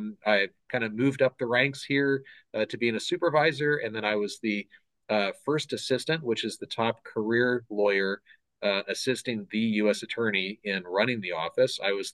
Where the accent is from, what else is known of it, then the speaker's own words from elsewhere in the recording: Los Angeles, California, United States; I grew up in Southern California, the Los Angeles area. I spent very little time here in Northern California. I'd never been to Sacramento until I interviewed for a job as a federal prosecutor here.